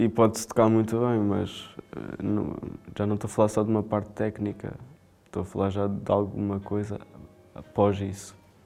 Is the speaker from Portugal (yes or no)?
yes; Coimbra, Centro, Portugal; eu primeiro sou de Coimbra, não é?